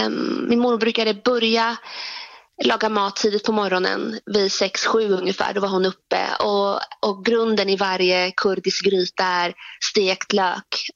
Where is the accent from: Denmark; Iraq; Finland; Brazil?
Iraq; Swedish is a second language; now in Sweden; Ja, vi flydde från Irak, precis. Mm. Och så hamnade vi här efter en lång och mycket svår flykt.